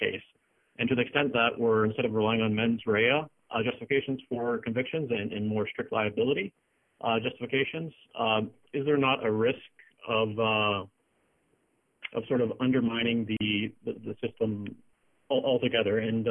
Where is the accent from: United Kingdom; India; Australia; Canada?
Canada; now in United States; from Pace Law School. And as a Canadian studying law here in the States